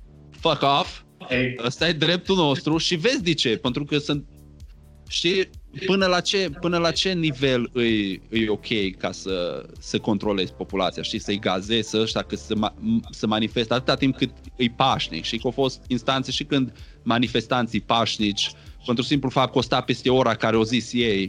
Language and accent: Romanian; Romania; Noi zicem că suntem viteși ca și români